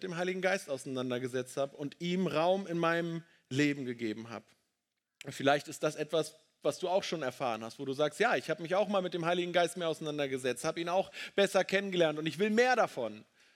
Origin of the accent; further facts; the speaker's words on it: Lower Saxony, Germany; Ich bin in einer Baptistengemeinde in Ostfriesland aufgewachsen.